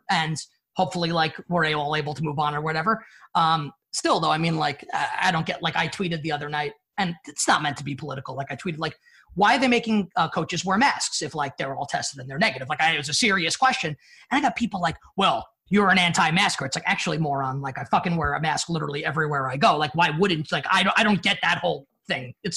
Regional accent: New York, United States; I'm a New Yorker

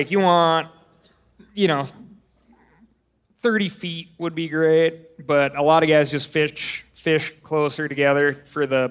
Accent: Montana, United States; I'm from Montana.

